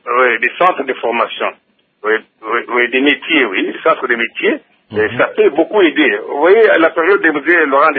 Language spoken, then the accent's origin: French; Mbuji-Mayi, Kasaï-Oriental, DR Congo; Pour ici, chez nous, en Boujimaï